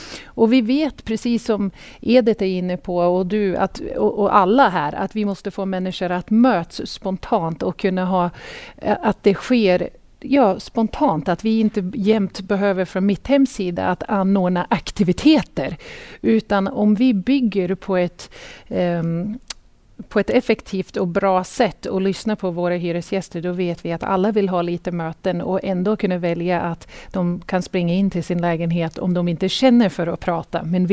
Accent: United States; moved away as an adult; now in Sweden; jag är också hitflyttad från USA

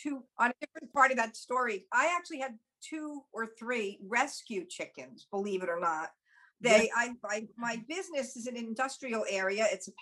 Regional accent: New York, United States; Like, I come from Long Island and I never saw a cow or a chicken or anything because it was the burbs, you know

